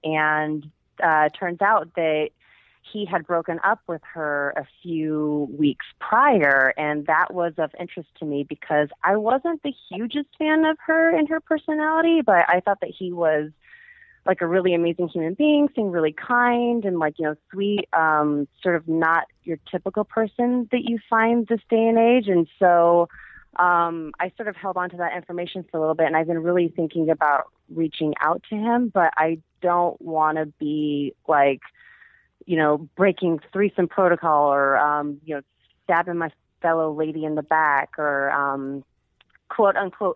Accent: San Diego, California, United States; now in Portland, United States; I'm from San Diego, but I'm in Portland, Oregon now.

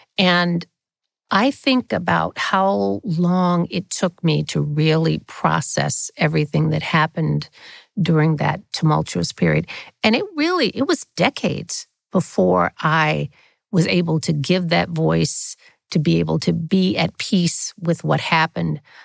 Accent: Mobile, Alabama, United States; Pound cake means so much to me. It's a throwback to my growing up in Mobile. And my mother made pound cake

